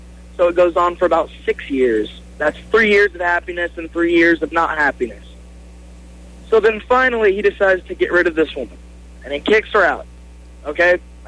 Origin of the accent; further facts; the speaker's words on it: Austin, Texas, United States; So he moves to Kansas, and we're from Austin, Texas.